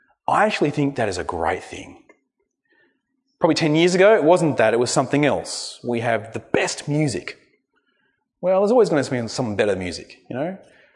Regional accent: Australia; I'm an Australian. I'm a rugby fan.

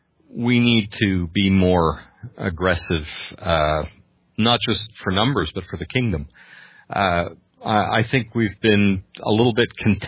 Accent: Canada; Being a Canadian

